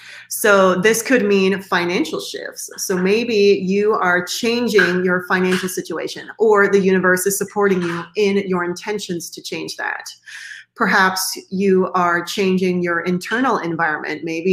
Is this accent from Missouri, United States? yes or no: no; San Francisco Bay Area, California, United States; I'm from the Bay, so we got the 415